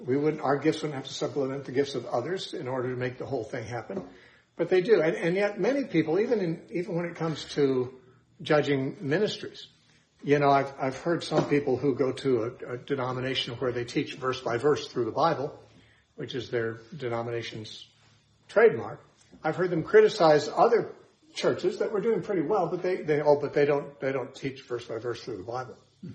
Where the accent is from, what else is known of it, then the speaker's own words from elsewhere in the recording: California, United States; I think growing up in California and so forth, we probably don't have much of that.